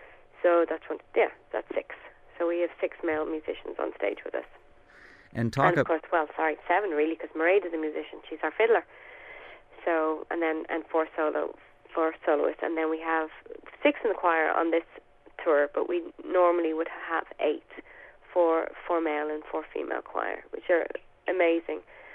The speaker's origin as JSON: {"language": "English", "country": "Ireland", "said": "we're five Irish lassies out there doing our thing"}